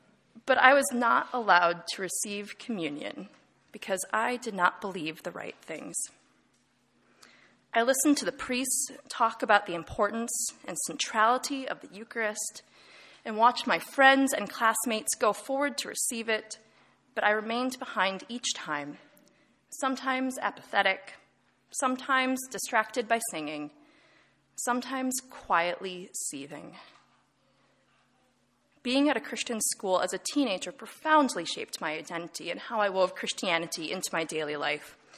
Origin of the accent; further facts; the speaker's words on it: Madison, Wisconsin, United States; born there; I was born in Madison, Wisconsin, and baptized as a baby at a tiny rural Lutheran church